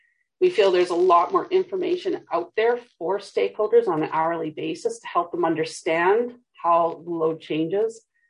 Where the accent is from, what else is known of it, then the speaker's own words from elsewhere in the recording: Canada; I am Canadian, Zed.